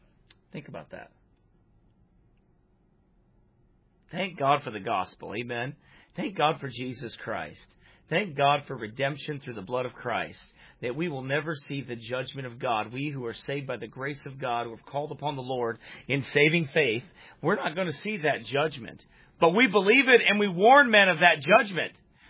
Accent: Crosbyton, Texas, United States; near my hometown of Crosbytown, Texas.

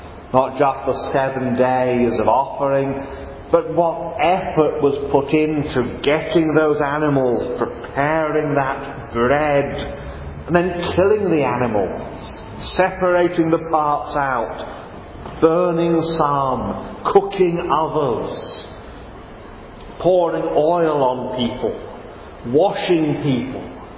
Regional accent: East of England, United Kingdom; I remember as a boy and growing up in Norfolk, we would occasionally go over to Bungie on the Norfolk-Suffolk border

